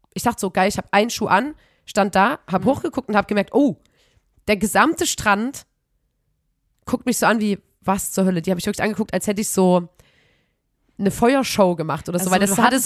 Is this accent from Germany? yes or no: yes; East Germany, Germany; Und ich weiß, ich komme ja aus dem Osten